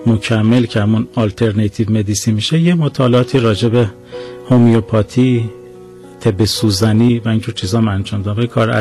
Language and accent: Persian; Kerman, Iran; now in Tehran, Iran; دوران مدرسه ابتدایی و راهنمایی و متوسطه، بعد دانشگاه هم شانس داشتم تو شهر خودم قبول شدم، دولتی اونجا قبول شدم